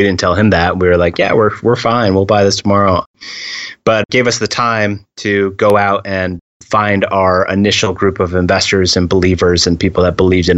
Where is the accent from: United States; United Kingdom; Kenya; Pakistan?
United States; Massachusetts; I'm from Massachusetts